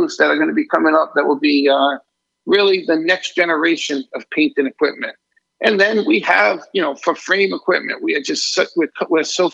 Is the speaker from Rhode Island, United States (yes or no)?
yes; Portsmouth, Rhode Island, United States; But I'm originally from Portsmouth. So I grew up in Portsmouth.